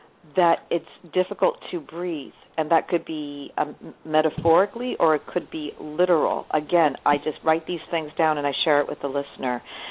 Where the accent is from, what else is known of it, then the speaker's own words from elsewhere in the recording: New York, United States; I'm like, why? And I'm from New York.